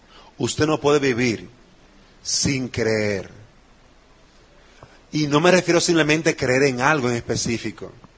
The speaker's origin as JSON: {"language": "Spanish", "country": "Dominican Republic", "said": "Para nosotros fortalecer nuestra sociedad como dominicanos que somos"}